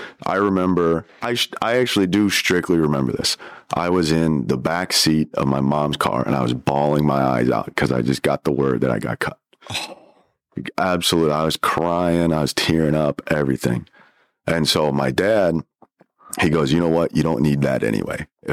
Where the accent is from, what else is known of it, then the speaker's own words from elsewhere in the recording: Des Moines, Iowa, United States; also born or lived in Augusta / New Orleans; So I'm originally from Des Moines, Iowa.